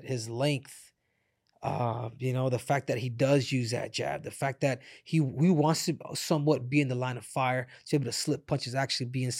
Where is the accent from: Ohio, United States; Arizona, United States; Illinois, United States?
Arizona, United States; I'm from AZ. I'm from Arizona.